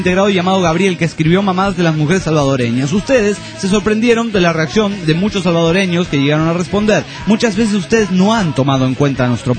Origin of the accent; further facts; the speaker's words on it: Andorra; nunca me nombra a mí, que soy de Andorra.